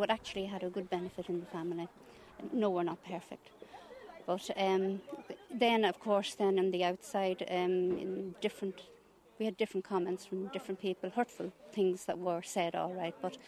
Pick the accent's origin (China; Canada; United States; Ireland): Ireland; Belturbet, County Cavan; we're here at the Kingdom Hall in Butler's Bridge, and I am from Stag Hall, Belturbet.